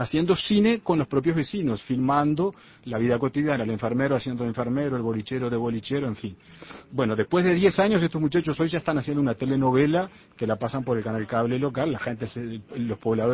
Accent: Chuy, Rocha, Uruguay; mi pueblo, el Chuy, que es un pueblo muy, muy pintoresco, ¿verdad? Entonces vive mucha gente, muchos inmigrantes ahí.

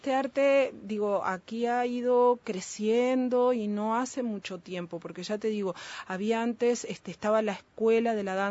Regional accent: Uruguay; soy muy uruguaya.

